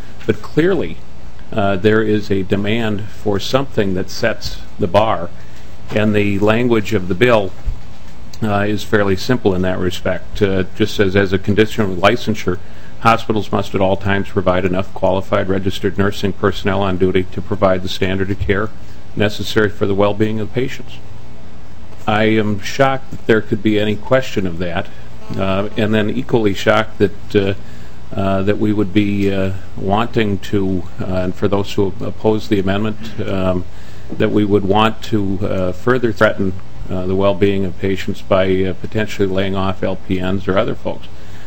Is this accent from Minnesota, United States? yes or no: yes; Minnesota, United States; And as a Minnesotan or any Minnesotan, that's a little scary.